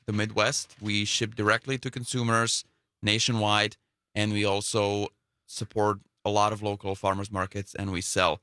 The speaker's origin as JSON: {"language": "English", "country": "Slovakia", "tie": "born or raised there", "second_language": "English", "moved": "as an adult", "said": "Yes, I grew up in Slovakia"}